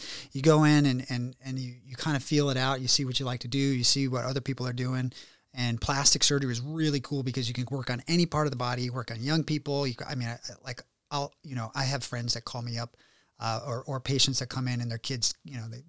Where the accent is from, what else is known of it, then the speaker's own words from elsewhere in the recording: Warrenton, Virginia, United States; No, you know, so I grew up in Warrenton, Virginia. I don't know if anybody knows where that is.